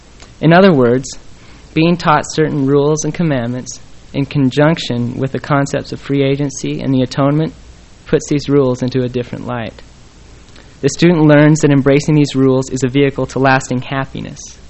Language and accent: English; Utah, United States; I suppose that growing up in Utah had some influence on my attitude